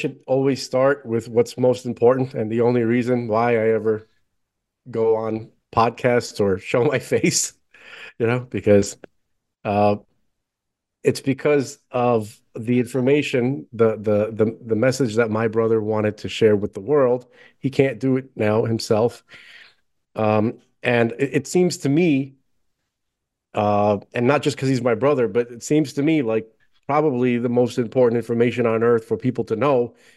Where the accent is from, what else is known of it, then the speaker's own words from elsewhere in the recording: United States; I'm not big on entitlement in general. I'm very American